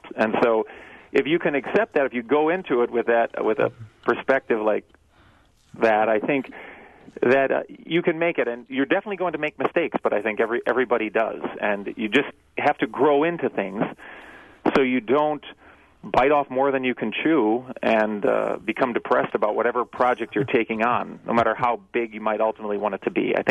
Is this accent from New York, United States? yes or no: no; Wausau, Wisconsin, United States; I am from the Wausau area, and my parents are.